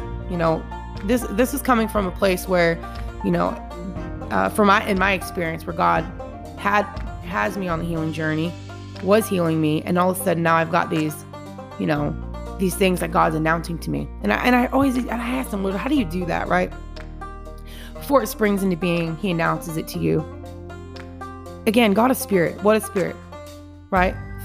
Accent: Washington, United States; I had lived in my home state my whole life, pretty much. I mean, I went down to Oregon a couple times. You know, that's where my stepdad was. And so we lived there in Oregon for a little bit. But, you know, Washington State was my home state

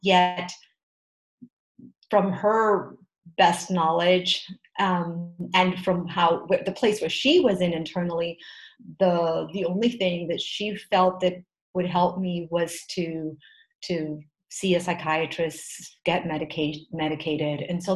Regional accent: Marbella, Andalusia, Spain; also born or lived in Madrid / United States; grew up in most of my life between Spain and the US. Mm-hmm. I was born in Madrid. However, my parents, when I was around 8 years old, moved to Marbella. So I was lucky that I grew up, you know, by the sea in that sense.

